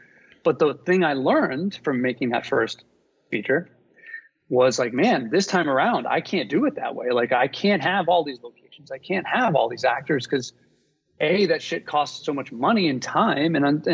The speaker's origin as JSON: {"language": "English", "region": "Rhode Island", "country": "United States", "tie": "born or raised there", "said": "I mean, I was a kid from Rhode Island, man."}